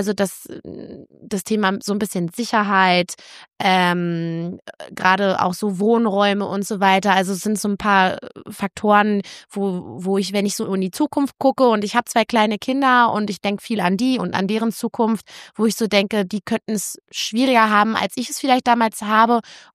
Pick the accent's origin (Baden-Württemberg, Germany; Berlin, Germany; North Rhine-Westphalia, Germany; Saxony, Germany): Berlin, Germany; Für mich als Berlinerin war das erstmal ein Kulturschock